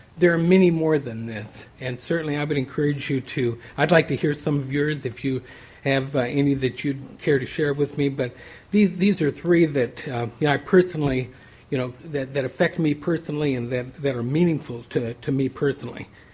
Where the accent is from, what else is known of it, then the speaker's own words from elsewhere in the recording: California, United States; When I was growing up in California, as I was a little boy